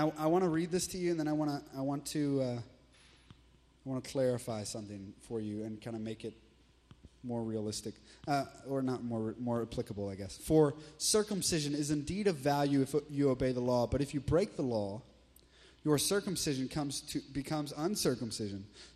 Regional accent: the South, United States; Because we're from the South, most of you were in church at age one.

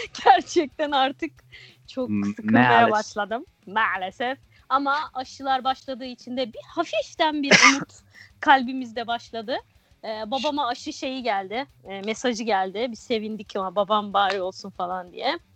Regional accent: Ankara, Turkey; born there; Ankara'da doğdum ben. 4 sene Ankara'da kaldığım dönemde hava kirliliği vardı diye hatırlıyorum.

